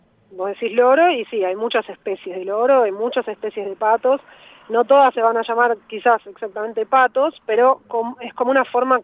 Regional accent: Buenos Aires, Argentina; yo soy de Ciudad Autónoma de Buenos Aires, así es.

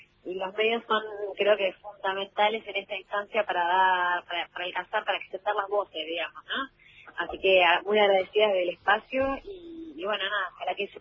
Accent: Argentina; como argentina, me parece un orgullo

